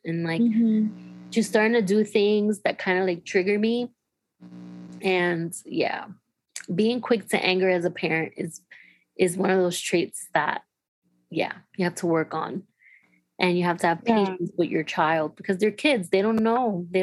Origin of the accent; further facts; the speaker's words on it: Miami, Florida, United States; Whew, I would say my whole childhood, like my teenage life, growing up in Miami, I've been around some very self-centered, arrogant girls.